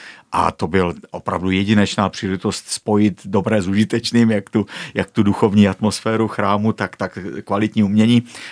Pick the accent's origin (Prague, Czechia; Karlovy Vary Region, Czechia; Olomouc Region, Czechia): Olomouc Region, Czechia; Prostějov; pocházím z Hané, což je vlastně město Prostějov je velmi blízko Olomouci